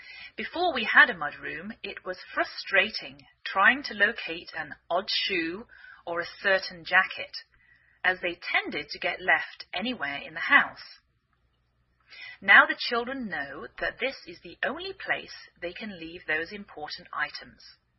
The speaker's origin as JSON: {"language": "English", "region": "England", "country": "United Kingdom", "moved": "yes", "lives_now": "United States"}